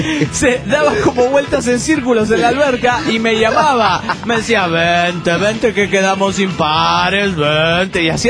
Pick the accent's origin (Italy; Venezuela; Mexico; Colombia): Mexico; Rosarito, Baja California; de Rosarito, Baja California, México.